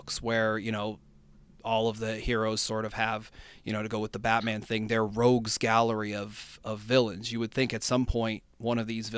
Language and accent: English; Pennsylvania, United States; I believe he represents Pennsylvania, so that kind of gave me a little bit of a cheer because I'm from Pennsylvania.